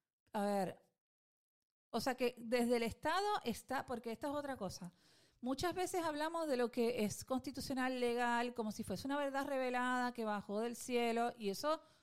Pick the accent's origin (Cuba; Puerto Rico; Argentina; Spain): Puerto Rico; ¿Qué podemos hacer como puertorriqueños y puertorriqueñas para cuidarnos